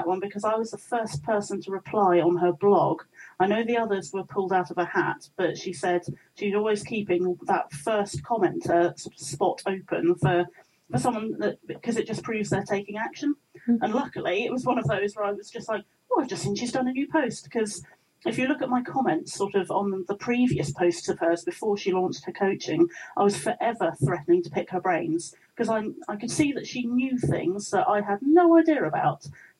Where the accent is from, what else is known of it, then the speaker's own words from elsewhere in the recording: England, United Kingdom; hello, I'm the English girl. Please, could I have some tea? They'd be like, oh, hi, you're from England.